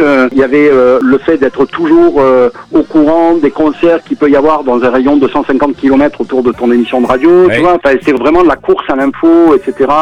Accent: Southwest, France; Du Sud-Ouest.

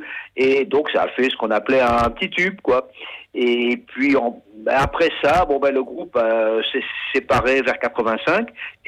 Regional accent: Corsica, France; je suis originaire de Corse, mais à l'époque, donc … on était sur Paris.

